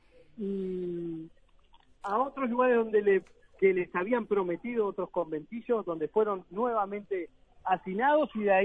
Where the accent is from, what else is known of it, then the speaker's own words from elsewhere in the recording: Uruguay; Como todo uruguayo, llegás sobre el puchito. Siempre llegamos sobre el pucho, pero llegamos.